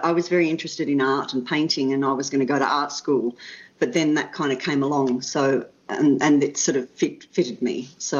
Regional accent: Caloundra, Queensland, Australia; I grew up in Caloundra on the Sunshine Coast

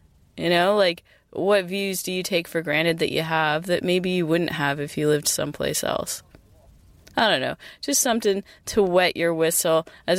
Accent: United States; And believe me, as an American, it is difficult for me to process because I think it's not done.

